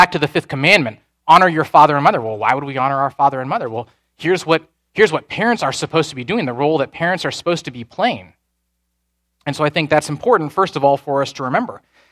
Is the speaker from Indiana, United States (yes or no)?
yes; Carmel, Indiana, United States; As a, whatever, 6-year-old, 7-year-old, 8-year-old growing up in Carmel, Indiana, at that point in time, this is in the 80s